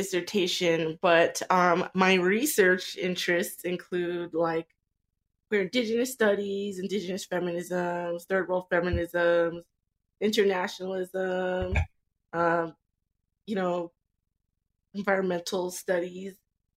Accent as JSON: {"language": "English", "town": "San Ildefonso Pueblo", "region": "New Mexico", "country": "United States", "said": "I'm from the Pueblo of San Ildefonso. I'm Tewa. My grandma's from Zia Pueblo, so I also got my roots there, too."}